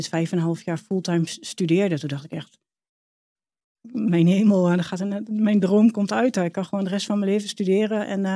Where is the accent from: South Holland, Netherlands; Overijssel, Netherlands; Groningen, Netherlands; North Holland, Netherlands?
Overijssel, Netherlands; Hengelo; Ik kom uit Hengelo, hè? Super nuchter.